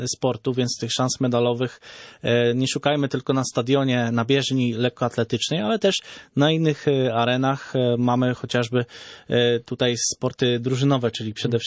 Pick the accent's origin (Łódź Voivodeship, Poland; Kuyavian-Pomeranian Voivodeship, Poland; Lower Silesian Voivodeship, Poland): Kuyavian-Pomeranian Voivodeship, Poland; Jeziorki Zabartowskie; miejscowość nazywa się Jeziorki Zabartowskie. To jest 50 kilometrów na zachód od Bydgoszczy, przy granicy z województwem wielkopolskim.